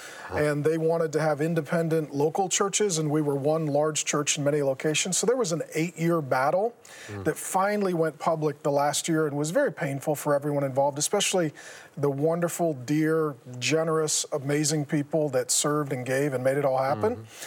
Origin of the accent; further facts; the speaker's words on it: Seattle, Washington, United States; Yeah, so I grew up in Seattle. My dad was a union drywaller, oldest of five kids, didn't know Jesus.